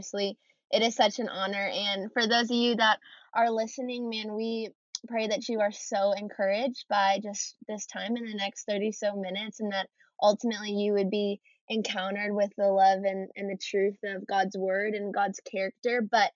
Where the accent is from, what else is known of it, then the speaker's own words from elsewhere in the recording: Minneapolis, Minnesota, United States; But I am from the Minneapolis, Minnesota area.